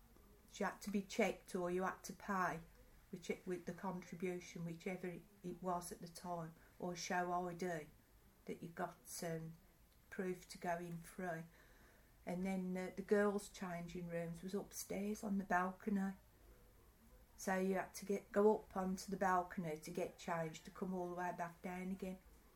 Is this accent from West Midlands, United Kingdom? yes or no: yes; Stirchley, West Midlands, United Kingdom; So I'm born and bred in Sturchley.